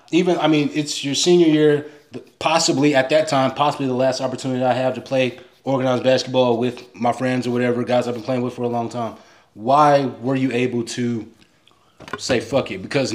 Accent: India; I'm Indian.

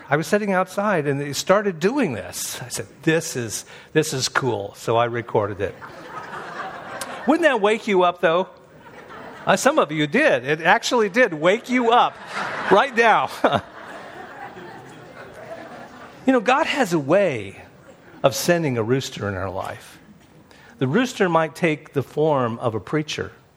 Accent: Indiana, United States; I remember growing up in Indiana, and I did not know we had an accent until I went somewhere else, and they told me, where are you from? I said, well, I'm a Hoosier. I'm from Indiana.

